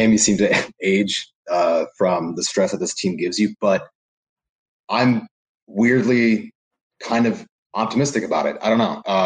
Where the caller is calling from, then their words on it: New Jersey, United States; You know, I'm coming in from Seton Hall University out of New Jersey.